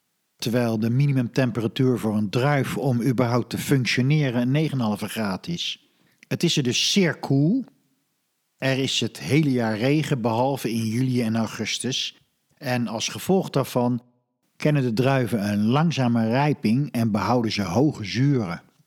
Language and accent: Dutch; Holland, Netherlands; Overigens, als Hollander spreek ik van Chardonnay.